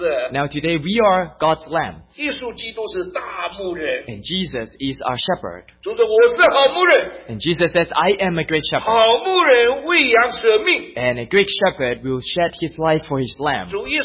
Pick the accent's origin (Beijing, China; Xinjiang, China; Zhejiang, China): Zhejiang, China; English is a second language; But I don't even know how to speak Shanghainese. But I am originally from Zhejiang.